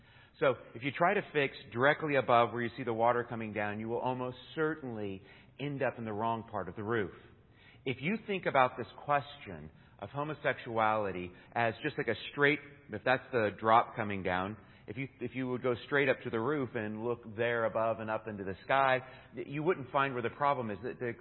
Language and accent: English; Burbank, California, United States; I grew up in Burbank, went to Burbank High School, went to UCLA, went to University of San Diego for law school.